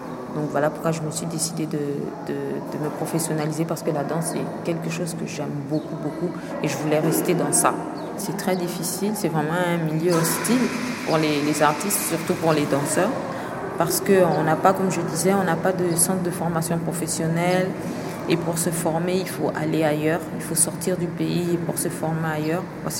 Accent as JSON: {"language": "French", "country": "Gabon", "said": "Je suis de nationalité gabonaise, j'ai 27 ans et demi, et voilà, je viens du Gabon."}